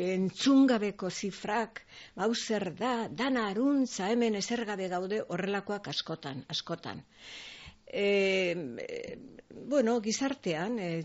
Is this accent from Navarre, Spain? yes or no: no; Basque Country, Spain; now in Donostia, Spain; ni gipuzkoarra naiz, goierrikoa naiz, baina Donostian bizi naiz aspaldi ontatik